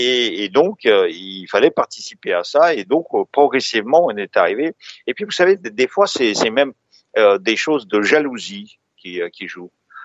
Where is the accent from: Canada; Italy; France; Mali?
France; C'était à 2h du matin chez nous en France.